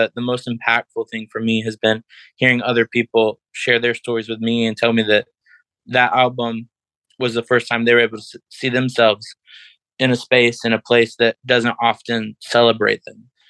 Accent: the South, United States; I'm born and raised in the South, and I'm unapologetically proud to be queer.

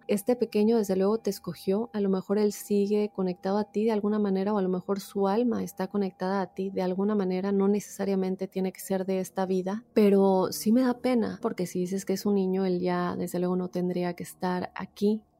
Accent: Monterrey, Nuevo León, Mexico; soy de Monterrey, Nuevo León.

